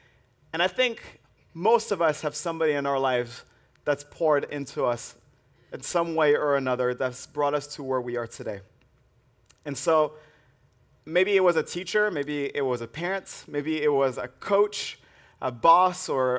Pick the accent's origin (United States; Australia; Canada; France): France; French Alps; And where I'm from, I grew up in the French Alps. The holiday season is often a time for melted cheese.